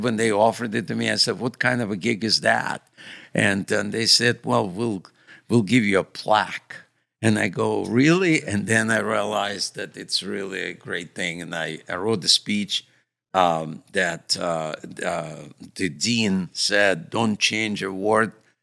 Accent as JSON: {"language": "English", "country": "Ukraine", "tie": "born or raised there", "second_language": "English", "said": "I grew up in Ukraine and I speak Russian to my wife."}